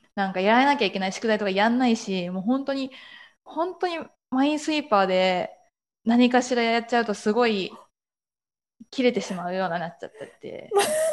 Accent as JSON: {"language": "Japanese", "town": "Kanazawa", "region": "Ishikawa", "country": "Japan", "tie": "born or raised there", "said": "生まれ育ったのは金沢市っていう一番、そうですね、石川県の中では都会なところにいて"}